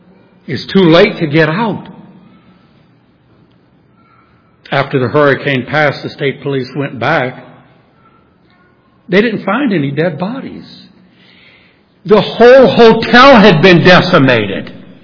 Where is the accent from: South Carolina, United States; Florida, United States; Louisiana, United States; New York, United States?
Louisiana, United States; New Orleans; Now, in New Orleans, I know just what that meant because I grew up in New Orleans.